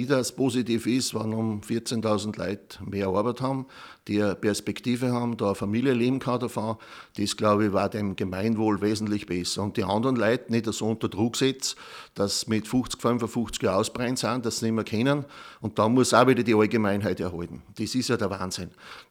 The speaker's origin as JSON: {"language": "German", "region": "Upper Austria", "country": "Austria", "said": "Bei uns in Oberösterreich, bei der Postgewerkschaft sind wir zurzeit auf Organisationsdichte von über 75%."}